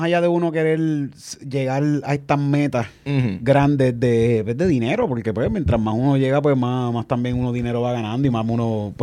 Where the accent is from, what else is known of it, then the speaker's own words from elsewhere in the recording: Puerto Rico; yo soy boricua